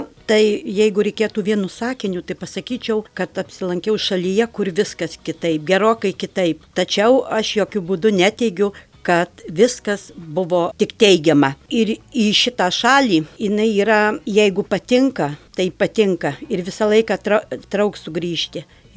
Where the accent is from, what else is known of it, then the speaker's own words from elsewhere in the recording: Alytus, Alytus County, Lithuania; now in Iceland; iš Islandijos tiesiai į Alytų savo gimtojo miesto žmonėms.